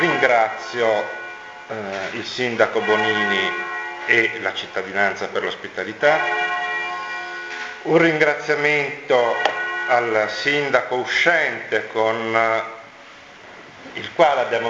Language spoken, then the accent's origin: Italian; Pietrasanta, Tuscany, Italy; also born or lived in Milan; anche se sono milanese di nascita, sono ormai pietrasantino d'adozione e vivo lì, diciamo, da quando ero neonato